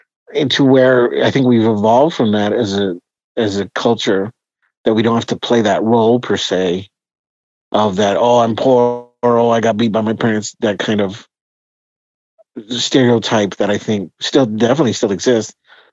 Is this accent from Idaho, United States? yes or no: no; Denver, Colorado, United States; No, I'm from Denver.